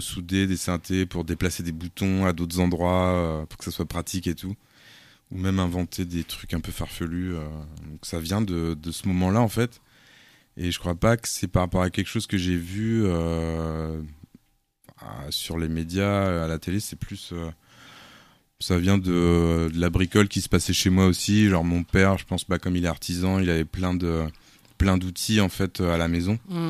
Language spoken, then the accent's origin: French; Chartres, Centre-Val de Loire, France; parce que je viens de Chartres en Nord-et-Loire.